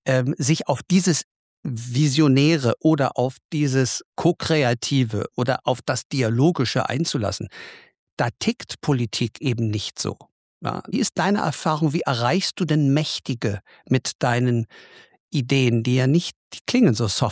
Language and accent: German; Berlin, Germany; born there; als harter Preuße könnte man sich, ich bin ja in Berlin geboren.